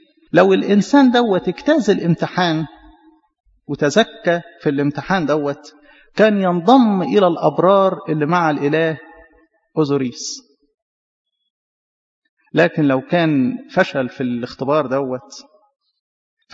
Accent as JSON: {"language": "Arabic", "country": "Egypt", "said": "يعني إحنا المفروض كمصريين نفتخر بهذا الأمر. البلد الوحيدة اللي ربنا يسوع جه وعاش فيها هي بلدنا مصر."}